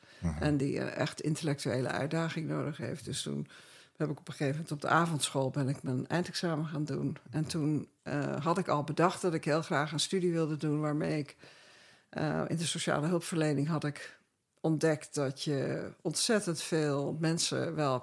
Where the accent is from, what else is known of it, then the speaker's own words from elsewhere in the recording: Kenya; Ik bedoel, bij ons in Kenia... De wilde dieren liepen bij ons in de tuin, bij wijze van spreken. Ja. We woonden tegenover een wildpark.